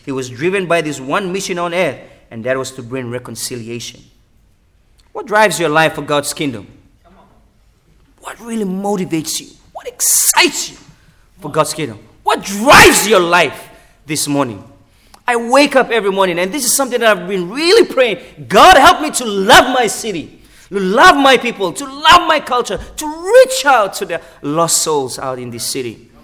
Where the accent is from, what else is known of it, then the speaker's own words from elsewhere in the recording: Papua New Guinea; I'm from Papua New Guinea. I'm from the third world country. I've been to Australia many times. I've been to the States. I've been to Fiji.